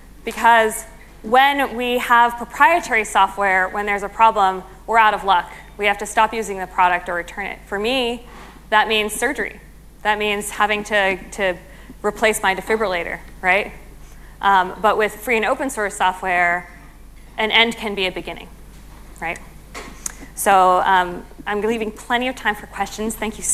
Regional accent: United States; As an American and our political climate, I started wondering

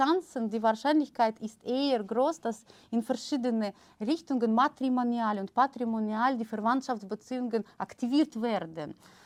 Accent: Siberia, Russia; German is a second language; Das liegt daran, dass ich aus Sibirien bin. Ich bin geboren in Sibirien. In Russland.

